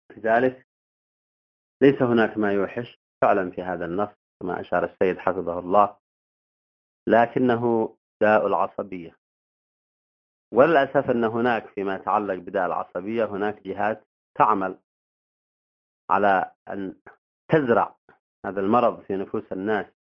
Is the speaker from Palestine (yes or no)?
no; Yemen; في بلدنا اليمن